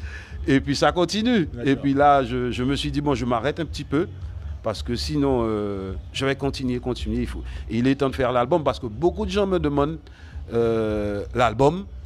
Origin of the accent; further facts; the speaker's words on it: Guadeloupe, France; born there; je suis né en Guadeloupe, j'ai ma culture guadeloupéenne